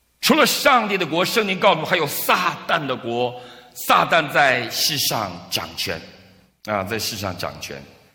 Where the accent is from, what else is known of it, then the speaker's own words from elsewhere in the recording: China; now in United States; 上帝知道我多么爱中国，我多么爱我的家乡